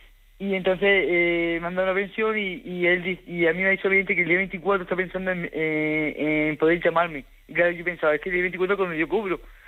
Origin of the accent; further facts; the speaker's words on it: Alhama de Murcia, Region of Murcia, Spain; yo soy de Alhama de Murcia